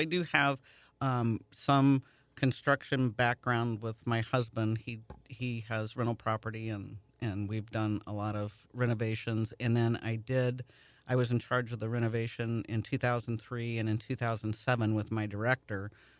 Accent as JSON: {"language": "English", "town": "Hartford", "region": "Illinois", "country": "United States", "tie": "born or raised there", "also_born_or_lived": "Alton", "said": "But grew up in Hartford and went to school and was getting my business degree"}